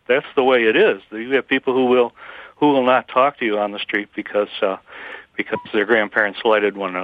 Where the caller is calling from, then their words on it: Canandaigua, New York, United States; You can tell that I'm from Canandaigua because I have an accent.